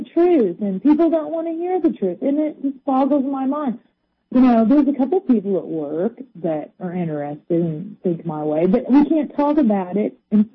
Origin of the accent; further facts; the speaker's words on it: Kansas City, Missouri, United States; I was raised on Polish Hill in Kansas City